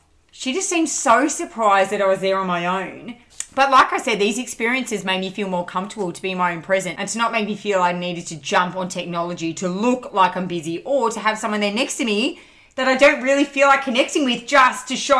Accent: Melbourne, Victoria, Australia; what I'm like when I'm back in Melbourne in my hometown.

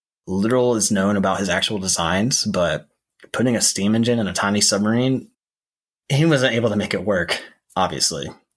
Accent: South Carolina, United States; we're going to end up in South Carolina eventually, mm-hmm. which is the reason I chose this, being my home state.

